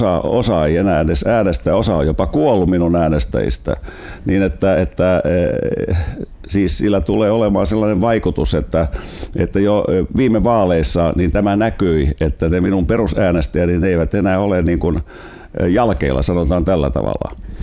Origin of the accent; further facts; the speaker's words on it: Helsinki, Uusimaa, Finland; Minä nimittäin asuin pikkupoikana siinä Toukolassa.